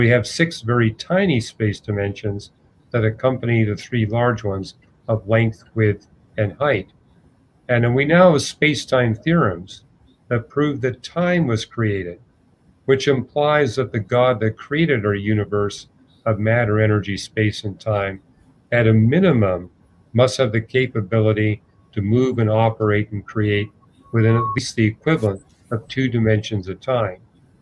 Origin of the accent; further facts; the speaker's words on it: Canada; now in United States; I said, well, I'm not German. I'm from Canada, now living in the United States.